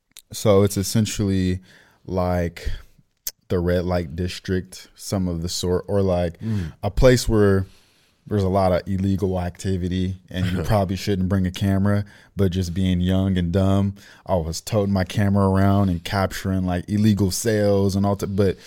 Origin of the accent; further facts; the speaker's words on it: United States; So the fact that I was from the States, he's like, you know, asking me a million questions about different artists